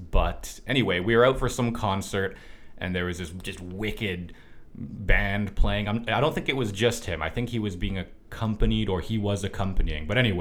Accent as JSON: {"language": "English", "region": "Canary Islands", "country": "Spain", "also_born_or_lived": "Victoria, Canada", "said": "I'm Spanish-Canadian, Spanish on my mother's side. I was born in Victoria, but typically when asked, I'll always say I'm from Gran Canaria, because it always felt a little bit more like home to me."}